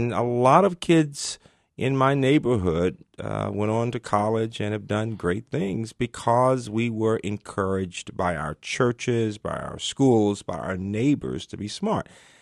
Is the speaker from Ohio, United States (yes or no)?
no; Birmingham, Alabama, United States; My great-great-grandfather was actually Polish during slavery in Alabama. I'm from Birmingham originally.